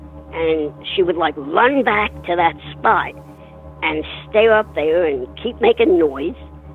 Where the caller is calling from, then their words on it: Warrington, North West England, United Kingdom; from Warrington.